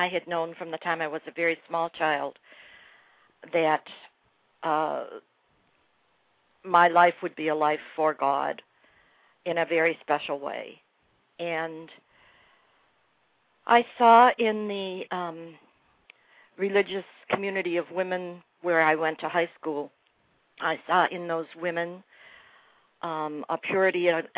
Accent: Buffalo, New York, United States; And here in the Northeast, I grew up in Buffalo, New York, here in the Northeast where I lived, Catholicism was very, very strong in major cities.

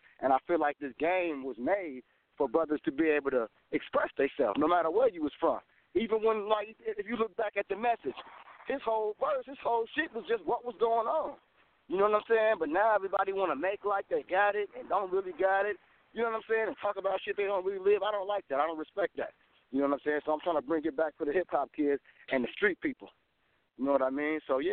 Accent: Toledo, Ohio, United States; I'm from Toledo, Ohio, West Side.

